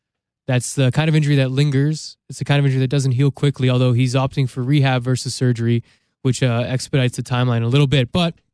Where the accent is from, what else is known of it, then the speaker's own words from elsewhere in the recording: Toronto, Ontario, Canada; I'm from Toronto. I just call it Toronto.